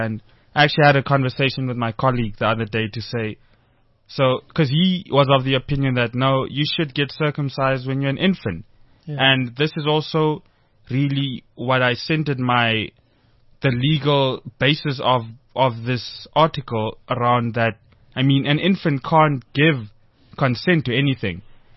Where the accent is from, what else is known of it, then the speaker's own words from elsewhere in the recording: South Africa; find out myself being a South African.